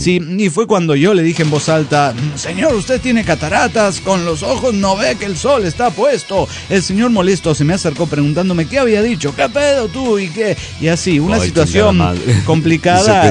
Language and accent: Spanish; Tuxtepec, Oaxaca, Mexico; Tuxtepec, Oaxaca, es mi pueblo natal.